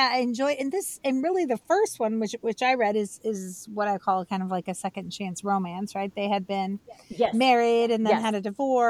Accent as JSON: {"language": "English", "region": "Indiana", "country": "United States", "tie": "born or raised there", "said": "And I grew up in Amish country in northern Indiana."}